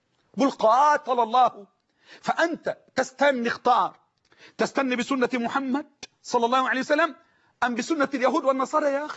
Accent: Egypt; بلهجتنا المصريين

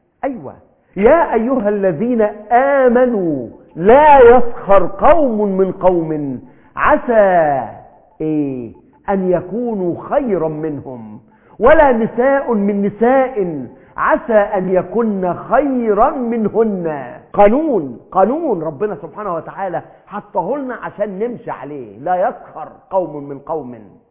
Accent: Egypt; مش هي دي اخلاقنا كمصريين، مش هي دي اخلاقنا كمسلمين

